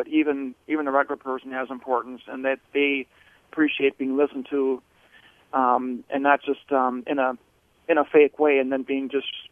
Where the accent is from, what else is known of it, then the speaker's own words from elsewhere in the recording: Ireland; I'm Irish, so at times I do have a sense of humor